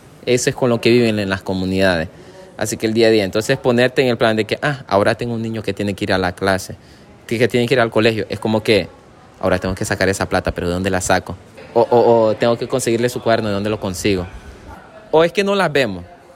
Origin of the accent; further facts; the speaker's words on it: Caribbean coast, Nicaragua; donde sea que voy, primero soy costeño antes de ser nicaragüense.